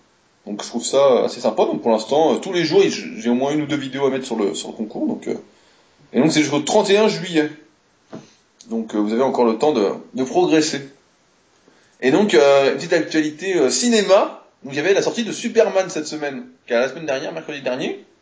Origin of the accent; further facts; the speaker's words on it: Dijon, Bourgogne-Franche-Comté, France; Moi, je me souviens qu'il y en avait eu quand j'étais gamin à Dijon.